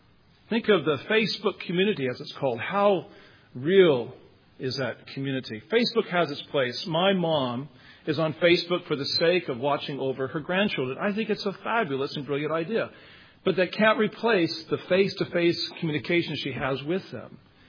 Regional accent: Nebraska, United States; Where I was raised in Nebraska, it's this many miles.

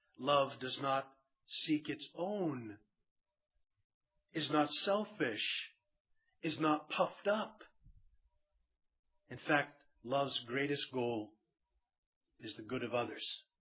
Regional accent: Maine, United States; I grew up in Maine, where almost all of the people that I knew I had grandparents who spoke French.

